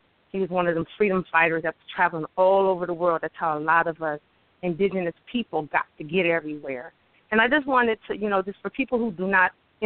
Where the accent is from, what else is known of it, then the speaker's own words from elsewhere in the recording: Canada; being Aboriginal people here, my family is Aboriginal here. We're from Canada. I'm a proud Cree, Muscogee, Creek, and Cherokee woman. But knowing that all of that comes from Africa, and I'm a Kemetic woman